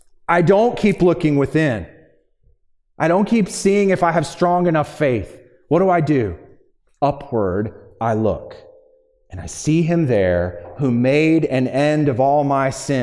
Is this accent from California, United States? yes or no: no; Virginia, United States; now in Michigan, United States; I'm from Virginia, We had great hiking in Virginia. I know there's some decent hiking in Michigan, but it's one of the things I miss about living in Virginia is all of the mountains. I grew up right in the Blue Ridge Mountains, and I missed it.